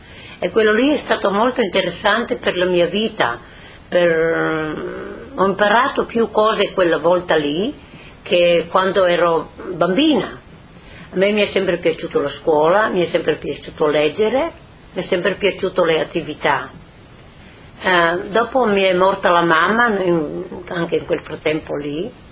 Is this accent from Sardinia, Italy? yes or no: no; Valvasone, Friuli-Venezia Giulia, Italy; Sono nata a Valvasone.